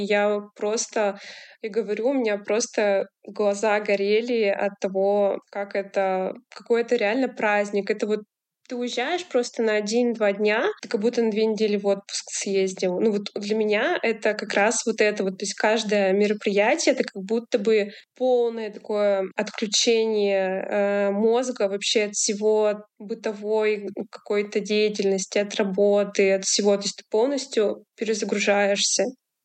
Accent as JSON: {"language": "Russian", "town": "Brekhovo", "region": "Perm Krai", "country": "Russia", "tie": "born or raised there", "said": "Ну, начнем с того, что я из Пермского края, вообще родом из Суксунского района. Есть такая там деревня Брёхово."}